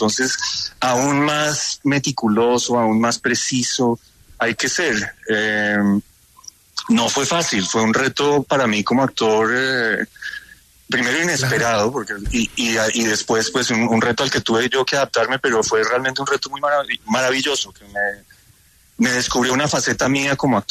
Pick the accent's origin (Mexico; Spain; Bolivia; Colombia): Colombia; en el resto de Latinoamérica saben que eso, los colombianos somos los únicos que lo decimos.